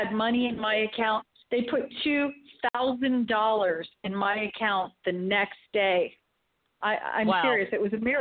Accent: St. Petersburg, Florida, United States; I'm from St. Petersburg, Florida.

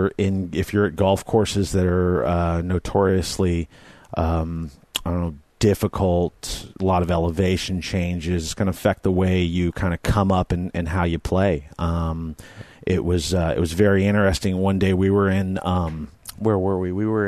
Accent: California, United States; I'm from the Bay Area originally

